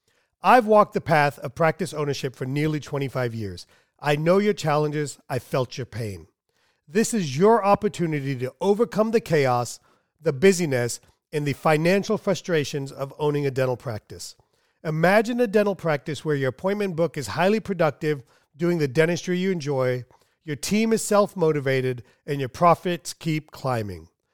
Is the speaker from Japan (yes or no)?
no; India; So nobody wants to, you know, as an Indian, it's like creating a caste system, right?